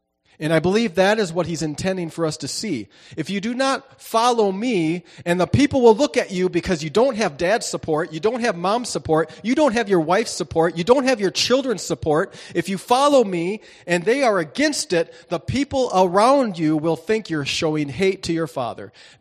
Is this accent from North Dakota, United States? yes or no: yes; Daisy, North Dakota, United States; Daisy, North Dakota is my hometown. I'm a North Dakota boy. And if you know where Daisy is, you're one of the few. It's around Valley City, north and a little west.